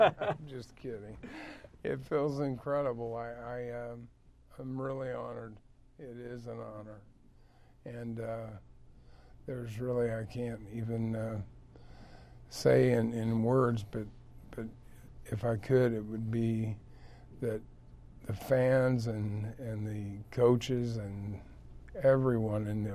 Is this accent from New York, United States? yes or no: no; Oklahoma, United States; I was good back then, you know, in Oklahoma.